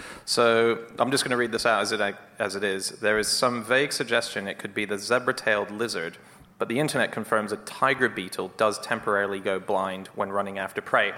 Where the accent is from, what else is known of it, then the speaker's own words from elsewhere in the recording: Australia; I'm from Australia. It's a daily occurrence for me there.